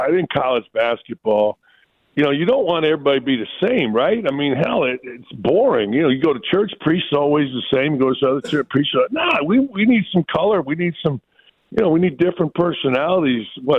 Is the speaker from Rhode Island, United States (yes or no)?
no; Gary, Indiana, United States; I grew up in Gary, Indiana. It's like Cleveland. Steel Town.